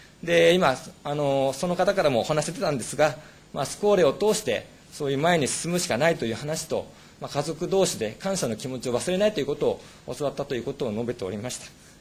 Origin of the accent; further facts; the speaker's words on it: Yamanashi, Japan; 山梨から来ました